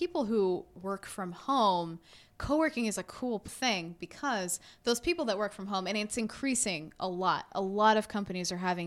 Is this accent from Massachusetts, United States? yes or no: yes; Massachusetts, United States; before I came to Trenton, I didn't have any preconceived notions about it because I was from Massachusetts.